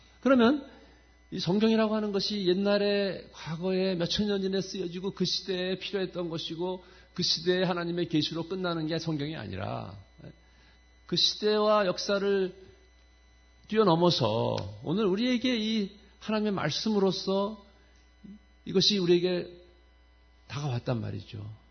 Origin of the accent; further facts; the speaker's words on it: South Korea; 물론 우리는 한국 사람이지만 국적이.